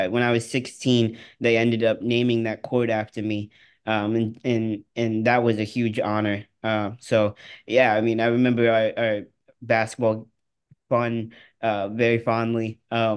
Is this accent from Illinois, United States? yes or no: yes; Oak Park, Illinois, United States; growing up in Oak Park, which is a west suburb of Chicago, Northwestern isn't too far away